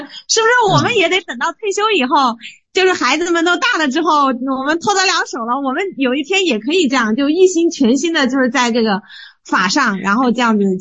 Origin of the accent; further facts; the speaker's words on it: Zhengzhou, Henan, China; 我是郑州的